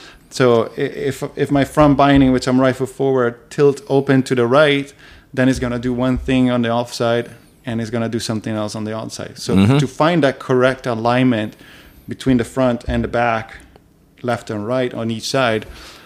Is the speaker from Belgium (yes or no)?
no; Dolomites, Italy; English is a second language; I grew up in the Dolomites, you know, so there's a lot of mountains and...